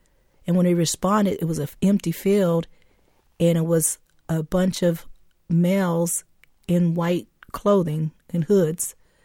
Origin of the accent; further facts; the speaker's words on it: West Virginia, United States; Well, because I'm from West Virginia and I came here after I got out the military, I wasn't familiar with the history.